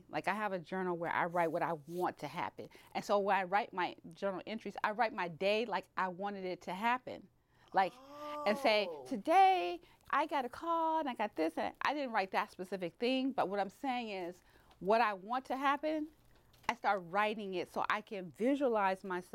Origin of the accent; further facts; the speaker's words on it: Detroit, Michigan, United States; I'm not forfeiting this medal, baby. I'm from Detroit. I ain't going out like that.